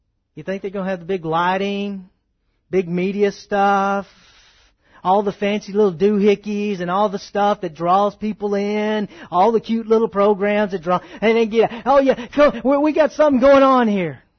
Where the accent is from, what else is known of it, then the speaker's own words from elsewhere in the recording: Texas, United States; I know I can talk about Texas. I grew up here. I grew up in the Bible Belt.